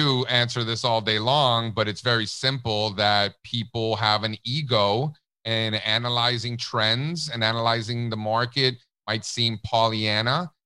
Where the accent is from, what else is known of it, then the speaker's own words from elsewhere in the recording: Miami, Florida, United States; moved away as an adult; also born or lived in New York / California; So I grew up in Miami. For those of you who don't know, I know Daniel knows. I left when I was 18. So this was a little over 20 years ago. And I went to college in New York, never went back, spent some time in California.